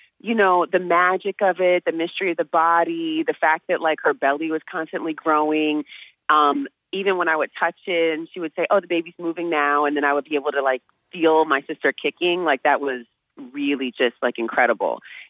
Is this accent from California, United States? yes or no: yes; Oakland, California, United States; Girl, no, I'm from Oakland.